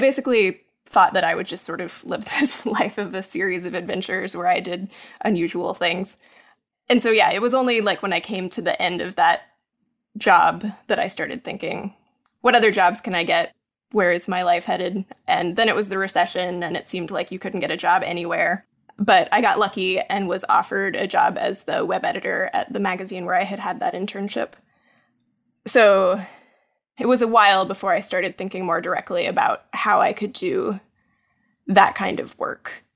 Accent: Maryville, Tennessee, United States; Yeah, Maryville is, it was a much smaller, more rural town when I was a kid. Now it's a bit more of like a bedroom community for Knoxville, the grand metropolis of Knoxville.

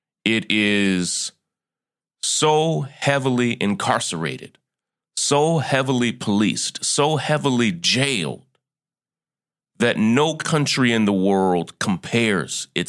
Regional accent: United States; And often, as an American, it can be hard to understand where we stand in the scheme of the world

